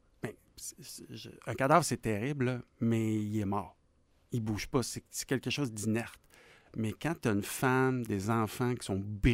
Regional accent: Sainte-Foy, Quebec, Canada; J'étais ado, donc moi, j'ai grandi ici à Sainte-Foy.

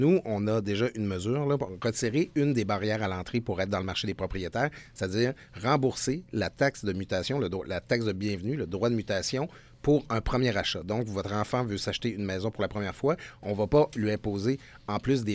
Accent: Quebec, Canada; accent: Lac-Saint-Jean; mon accent du Lac-Saint-Jean ressort.

